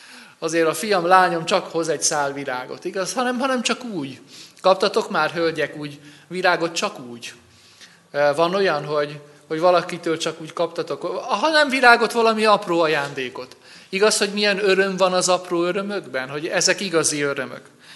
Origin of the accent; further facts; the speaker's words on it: Ózd, Borsod-Abaúj-Zemplén, Hungary; Én emlékszem arra, hogy amikor gyerek voltam, milyen volt az Ózdi strand. Én ózdi gyerek vagyok, és az Ózdi strandra jártunk annak idején fürödni.